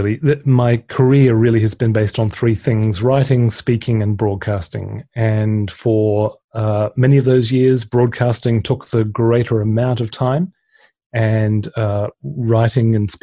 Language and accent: English; Australia; moved away as an adult; now in United Kingdom; Because I sounded English, even though I was born in Australia.